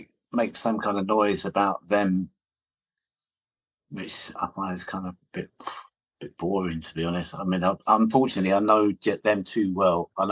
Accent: London, United Kingdom; I'm a Londoner. I come from South London.

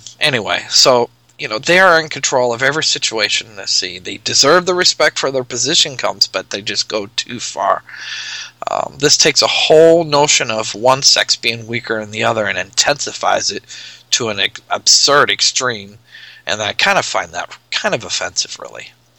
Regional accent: Nebraska, United States; from Nebraska.

